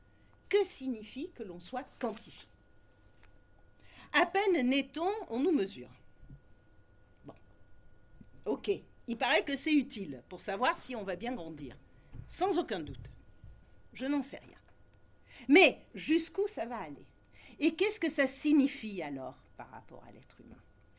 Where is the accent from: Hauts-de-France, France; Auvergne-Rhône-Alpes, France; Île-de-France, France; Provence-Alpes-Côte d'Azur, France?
Provence-Alpes-Côte d'Azur, France; Marseille; je suis marseillaise, donc je pense plutôt à la mer